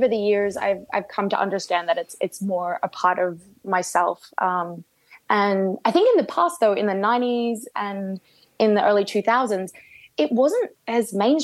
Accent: Australia; I grew up in Australia

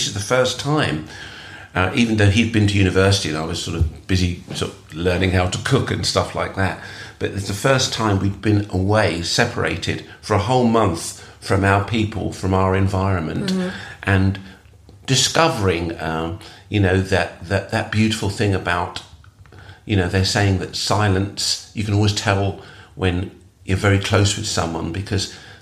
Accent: London, United Kingdom; I'm born here. I'm born in England. I'm British. And I'm come from multicultural Britain, perhaps because I'm living in London and I grew up with lots of people whose parents were immigrant

